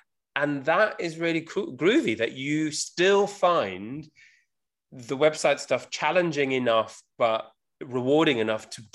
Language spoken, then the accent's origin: English; South Africa; I grew up in South Africa, and it's very straightforward. Everything's very straightforward and direct there.